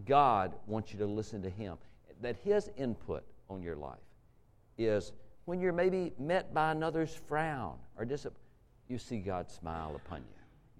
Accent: the South, United States; And I was raised in the South, and they were outside dogs.

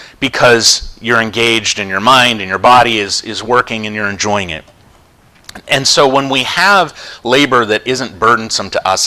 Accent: Maine, United States; I grew up in Maine, and there were quite a few families around that had teams of dog sled dogs

